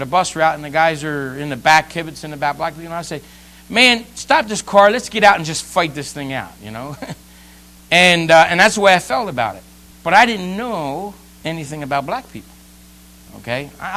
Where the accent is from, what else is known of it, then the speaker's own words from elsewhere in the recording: New Jersey, United States; I was raised in New Jersey